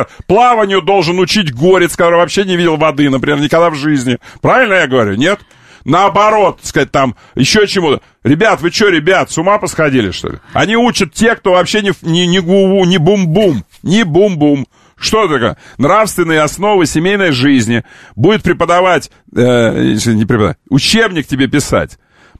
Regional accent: Omsk, Omsk Oblast, Russia; Кутырлы, ку-ку, ребята, это рядом с Омском. Наше омское село. Ты знаешь, что я из Омска?

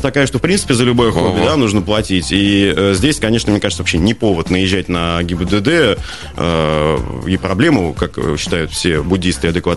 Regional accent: Krasnoyarsk, Krasnoyarsk Krai, Russia; как автолюбитель, как красноярец, как журналист

